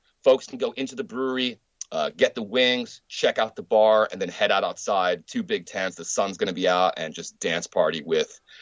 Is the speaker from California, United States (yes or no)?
yes; Oceanside, California, United States; I mean, look, Oceanside is my hometown, man.